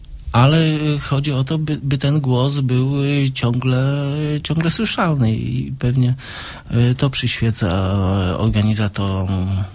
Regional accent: Zielona Góra, Lubusz Voivodeship, Poland; Ja jako zielonogórzanin z urodzenia i dziecko, które kończyło tę podstawówkę.

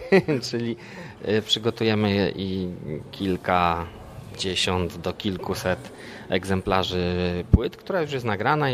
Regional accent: Lubin, Lower Silesian Voivodeship, Poland; My jesteśmy z Lubina Legnicy

